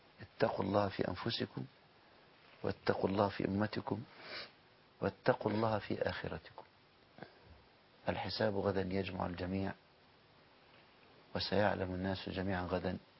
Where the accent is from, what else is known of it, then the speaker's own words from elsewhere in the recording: Egypt; كمسلمين كمصريين